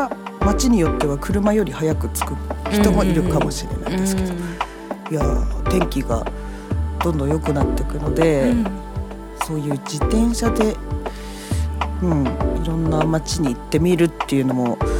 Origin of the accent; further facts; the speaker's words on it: Eniwa, Hokkaido, Japan; だから例えばうちの実家は恵庭にあるわけですけども